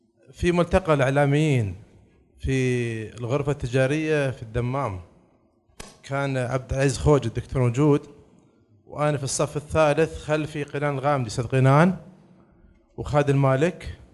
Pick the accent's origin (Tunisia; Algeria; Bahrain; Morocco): Bahrain; also born or lived in Al-Ahsa, Saudi Arabia; من مواليد الأحساء، هاجر الوالدي البحرين وعمري سنة، درست سكنت 20 سنة البحرين، بدأت تأليف عمري 13 سنة البحرين